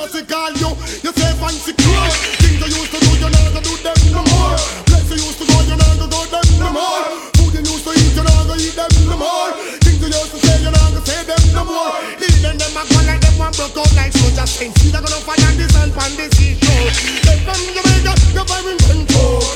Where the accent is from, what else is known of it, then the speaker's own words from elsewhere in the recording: Jamaica; I'm here from Jamaica, for in 10-4.